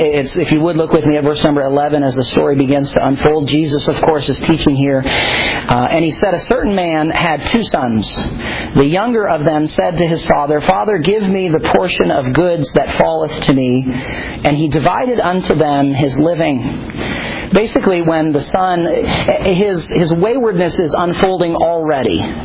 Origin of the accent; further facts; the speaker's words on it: Minneapolis, Minnesota, United States; I grew up in Pastor Monty's youth group in Minneapolis